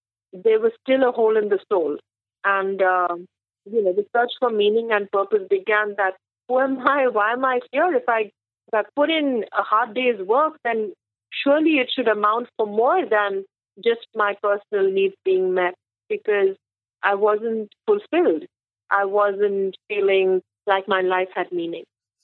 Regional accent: India; And I'm from India, and I know my parents came from very middle-class backgrounds

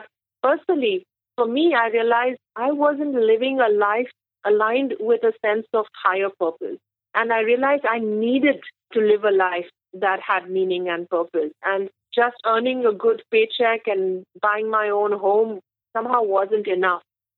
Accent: India; And I'm from India, and I know my parents came from very middle-class backgrounds

